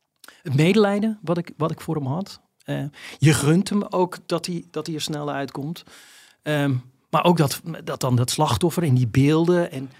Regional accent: Volendam, North Holland, Netherlands; Omdat ik zelf ook uit Volendam kom.

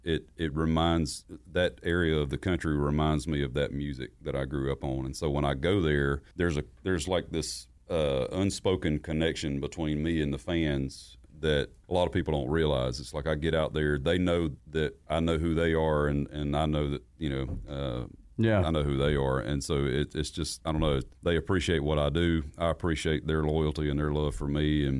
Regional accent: the South, United States; wrote a song about what it was like for me growing up in the South.

